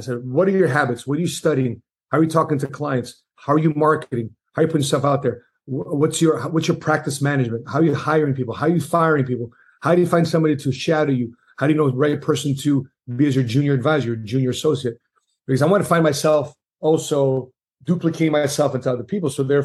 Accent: United States; born there; I am from the Filipino background, first generation born Filipino here. My parents just were lucky to say, okay, we're in America. Thank God for being in America. And then they had me.

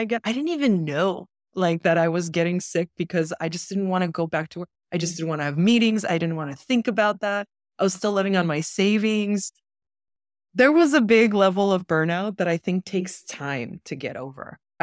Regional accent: Romania; now in United States; I can just land at my grandma's in Romania. I'm from Romania.

